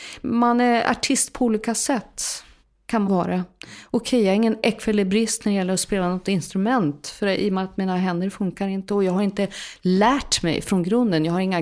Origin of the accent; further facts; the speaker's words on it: Östergötland, Sweden; accent: Östgötska light; folk skulle nog beskriva min dialekt liksom östgötska light. Så jag pratar inte riktigt grå östgötska, det har jag aldrig gjort. Och i och med att jag har en mamma som är från Jämtland, så det var ju pappa som pratade mer. Utpräglad östgötska.